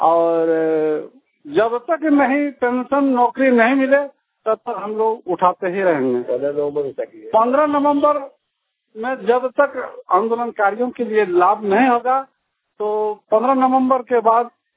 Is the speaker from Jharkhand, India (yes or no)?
yes; Taitariya, Jharkhand, India; हम हमारा गांव है तरिया हाथ, गांव का नाम है तैतरिया, पंचायत माथा किशोर के रहने वाले में से हैं।